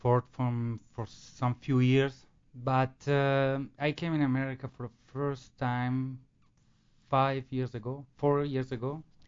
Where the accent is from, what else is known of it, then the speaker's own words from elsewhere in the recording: Brussels, Belgium; moved away; also born or lived in Italy; Because, you know, I grew up in Brussels. I went to Italy. And after I came here.